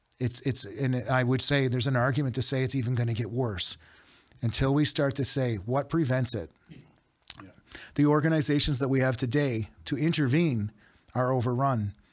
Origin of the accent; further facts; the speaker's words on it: Halifax, Nova Scotia, Canada; I'm a maritimer by heart. I was born and raised in Halifax.